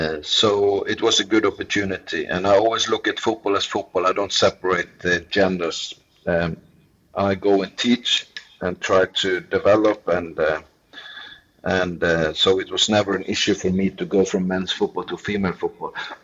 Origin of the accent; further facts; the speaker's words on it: Norway; English is a second language; worked with my hometown team in Norway for 1 year